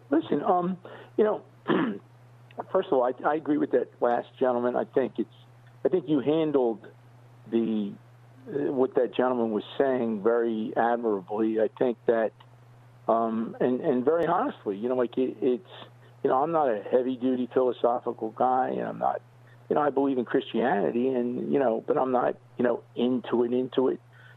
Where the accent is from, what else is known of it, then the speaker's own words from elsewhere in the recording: New Jersey, United States; I love the SEC, even though I'm from Jersey.